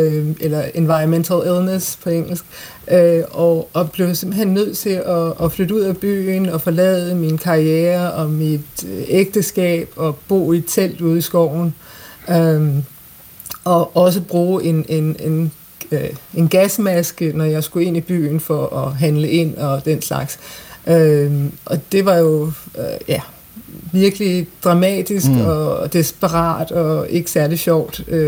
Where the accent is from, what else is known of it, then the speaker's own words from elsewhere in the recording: Esbjerg, Region of Southern Denmark, Denmark; Jeg er opvokset i Esbjerg